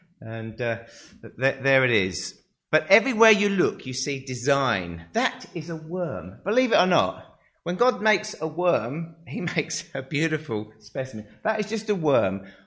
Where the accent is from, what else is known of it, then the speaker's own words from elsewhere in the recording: England, United Kingdom; now in Australia; I mean, I'm from England, you're from Persia.